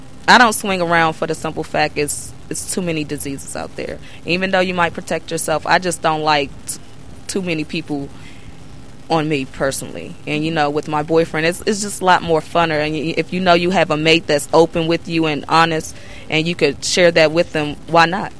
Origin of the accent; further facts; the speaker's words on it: Washington, District of Columbia, United States; Well, I'm from Washington, D.C.